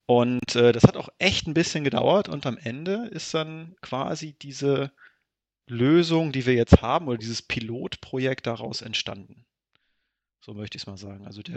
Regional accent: Lower Saxony, Germany; Ich komme ja auch aus der Region Osnabrück. Bad Iburg ist ja ein bisschen südlich von Osnabrück. Das sind hier auch so meine Heimatberge

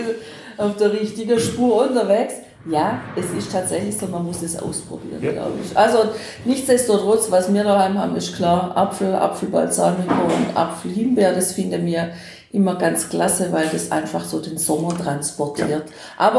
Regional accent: Bavaria, Germany; Also ich kenne natürlich den Schweinsbraten aus Bayern, aus meiner Heimat

